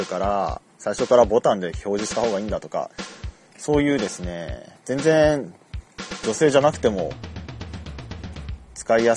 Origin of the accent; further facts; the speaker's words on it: Sapporo, Hokkaido, Japan; 最近ちょっと、地元の札幌に帰って